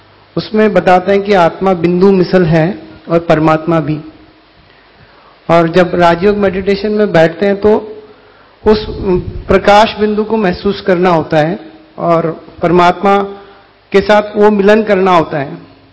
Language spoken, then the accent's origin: Hindi; Jaipur, Rajasthan, India; और मैं जयपुर से आया हूं।